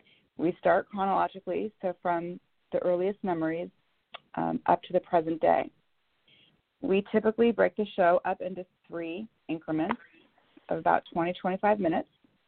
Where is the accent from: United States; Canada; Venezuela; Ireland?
United States; Bellevue, Washington; I am from Bellevue, Washington.